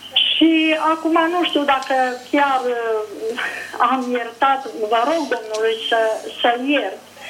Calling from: Cluj-Napoca, Cluj County, Romania; Sunt de la Cluj, cred că vi s-a spus.

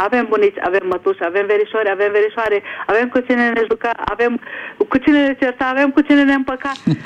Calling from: Budapest, Hungary; Vă sunt din Budapesta

